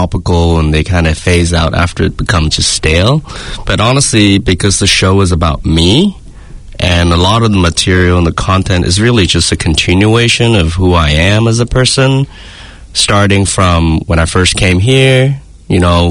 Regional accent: New Zealand; now in United States; Growing up in New Zealand, a lot of observational, you know, differences between my background, which is Chinese

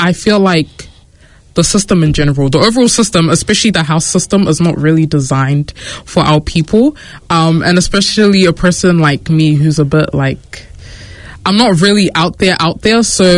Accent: New Zealand; also born or lived in Syria; I'm 21 years old, originally from South Sudan. However, I was born in the Middle East in Syria. I came to New Zealand when I was like 11 months. So I've been here for like 20 years now.

